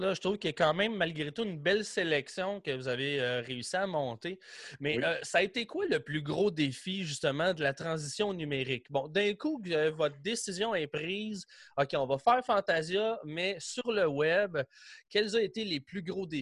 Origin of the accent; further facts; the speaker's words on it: Quebec, Canada; Et chez nous au Québec, présentement, il est midi.